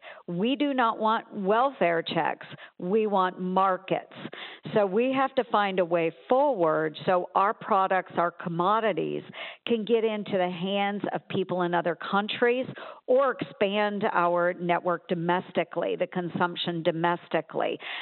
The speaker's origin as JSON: {"language": "English", "region": "Iowa", "country": "United States", "tie": "born or raised there", "said": "Iowa, my home state, a very rural state"}